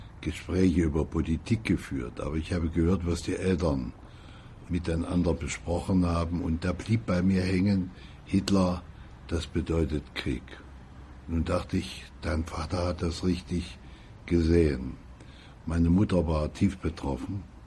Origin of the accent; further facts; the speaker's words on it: Halle, Saxony-Anhalt, Germany; Ich war eingesetzt im Umfeld meiner Heimatstadt Halle an der Saale